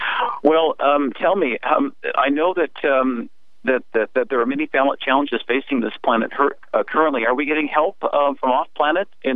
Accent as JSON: {"language": "English", "country": "United States", "tie": "born or raised there", "said": "Of course, I grew up here in the United States."}